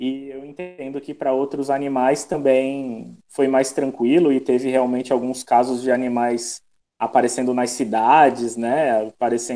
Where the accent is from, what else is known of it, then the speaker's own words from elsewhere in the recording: Santos, São Paulo, Brazil; vim de uma cidade grande aí do litoral de São Paulo, vim de Santos e tô há 15 anos morando num lugar super isolado, né?